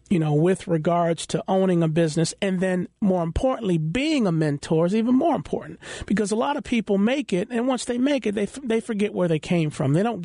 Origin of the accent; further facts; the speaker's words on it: Washington, District of Columbia, United States; now in Baltimore, United States; I grew up in Washington, D.C., and my parents bought their house years ago.